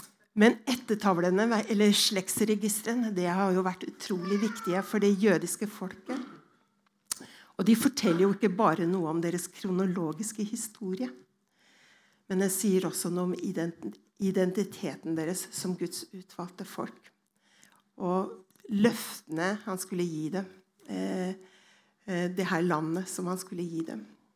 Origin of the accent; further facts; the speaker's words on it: Iceland; Og som islending, så har jeg blitt innlemmet i et slektsregister, i Islendingabok, som det heter, som alle islendinger kan komme inn på ved å taste inn sitt personnummer.